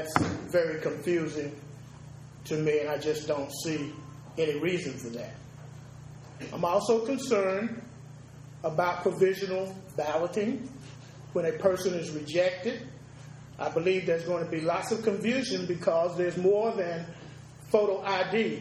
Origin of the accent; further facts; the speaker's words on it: United States; I'm from Greene County.